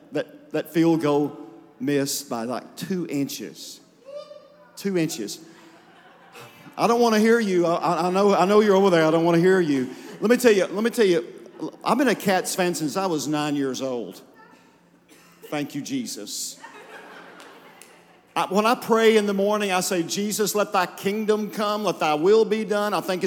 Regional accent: Marion, Kentucky, United States; I told you last time I was here, I grew up in Marion in Crittenden County down here, and I respect Louisville.

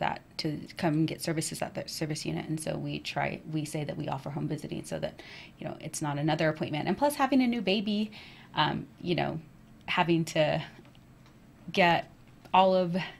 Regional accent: Arizona, United States; And I'm from Tisson Spas, Arizona, which is where I currently reside.

